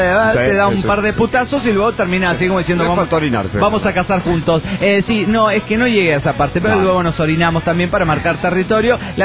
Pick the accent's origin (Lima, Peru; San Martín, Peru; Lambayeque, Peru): Lima, Peru; de Lima, Perú.